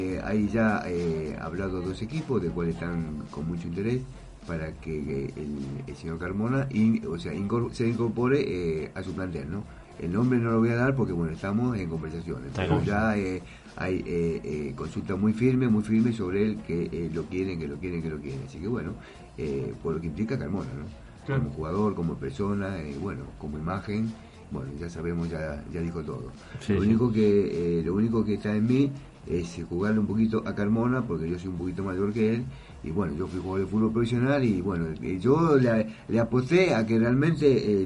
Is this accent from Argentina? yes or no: yes; Rosario, Santa Fe, Argentina; yo soy rosarino, hijo de japonés, madre argentina, padre japonés